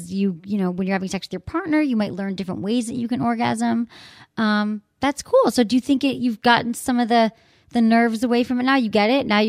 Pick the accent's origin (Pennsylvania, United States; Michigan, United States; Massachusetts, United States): Michigan, United States; born or raised there